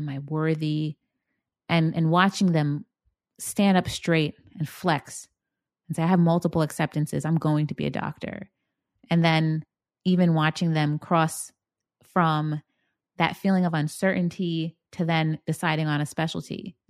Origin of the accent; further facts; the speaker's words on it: Bronx, New York, United States; So I grew up in the Bronx. My parents are from Barbados.